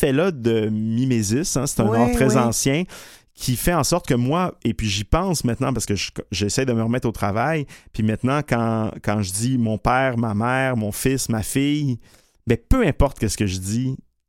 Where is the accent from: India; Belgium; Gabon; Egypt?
Egypt; also born or lived in Lebanon; now in Canada; comme je viens de la Méditerranée, d'Égypte et du Liban, la notion de famille est extrêmement large, mais pour moi, de ce point de vue-là, je suis plus québécois